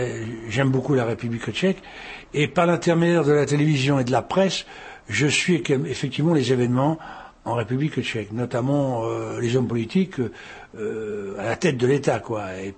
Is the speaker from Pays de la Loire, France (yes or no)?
yes; Le Mans, Pays de la Loire, France; born there; Je suis né au Mans, dans la Sarthe.